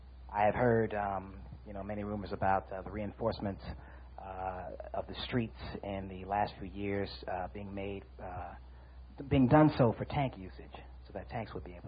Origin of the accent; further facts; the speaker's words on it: Los Angeles, California, United States; I'm from Los Angeles.